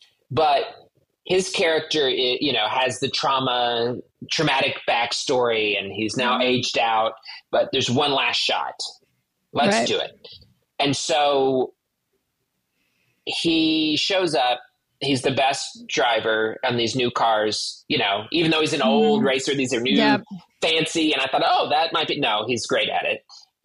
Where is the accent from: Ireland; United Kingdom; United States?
United States; Kentucky; I was born and raised in Kentucky. within the church and within, you know, conservative, you know, family.